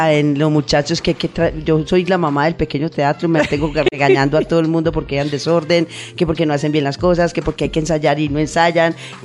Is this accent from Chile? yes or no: no; Colombia; Yo crecí aquí en Aranjuez, prácticamente. Yo me vine muy pequeñita y aquí estudié en la Lorencita